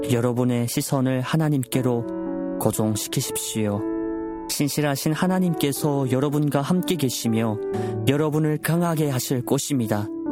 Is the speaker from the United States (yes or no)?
no; North Korea; 우리 고향 땅에도